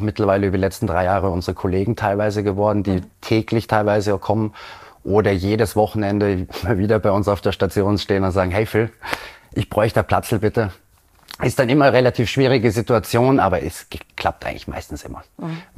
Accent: Austria; Jeder kennt das Dorffest oder Zeltfest bei uns in Österreich

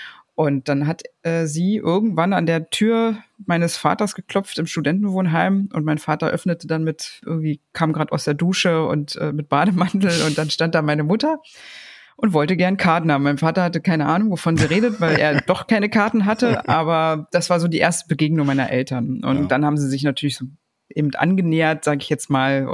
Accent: Berlin, Germany; ich komme aus Berlin

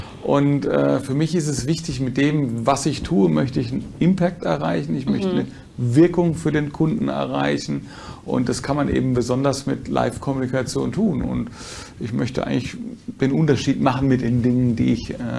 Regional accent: Neckarhausen, Baden-Württemberg, Germany; also born or lived in Mannheim; Klassisch, ich bin geboren in Monnem, wie man mal sagt. Aufgewachsen in Heidelberg, beziehungsweise ehrlicherweise muss ich sagen, dazwischen. In dem Ort Neckarhausen, der nämlich genau zwischen Mannheim und Heidelberg liegt.

